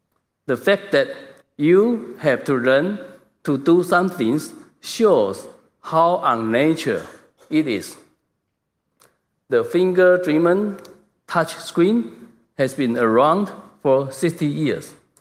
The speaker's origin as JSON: {"language": "English", "country": "Taiwan", "second_language": "English", "moved": "yes", "lives_now": "Sydney, Australia", "said": "I live and work in Australia, but I am originally from Taiwan. I moved to Sydney 8 years ago and now run an university research center there."}